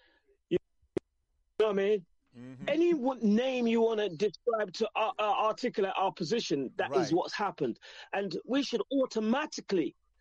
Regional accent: England, United Kingdom; born there; I wasn't born in Africa. I was born in England, and for me, I was born there for the reason.

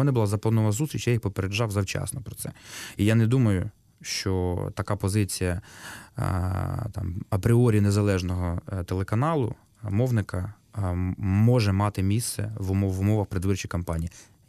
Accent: Opryshky, Poltava Oblast, Ukraine; born there; я Народився в селі Опришки Лобанського району. У мене дуже проста родина.

